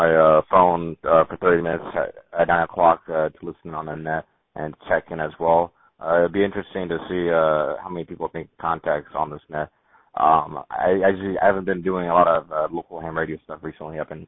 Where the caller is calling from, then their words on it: Sterling, Virginia, United States; I'm transmitting from Virginia, Northern Virginia, about 45 minutes from D.C. In Sterling, and I thought to give EchoLink a try